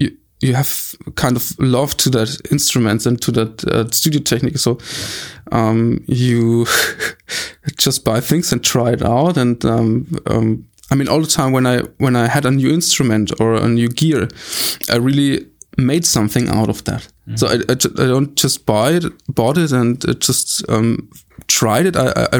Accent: Erlangen, Bavaria, Germany; English is a second language; I was growing up near Erlangen, actually.

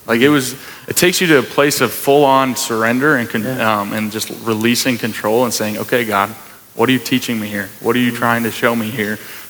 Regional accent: North Dakota, United States; as a person growing up in North Dakota. It's work, work, work, earn, earn, earn.

